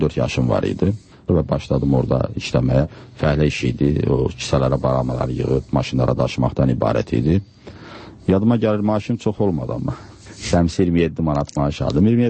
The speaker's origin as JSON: {"language": "Azerbaijani", "town": "Guzdak", "region": "Fuzuli District", "country": "Azerbaijan", "tie": "born there", "said": "Hələ, düzdür. Şadda doğulmuşam."}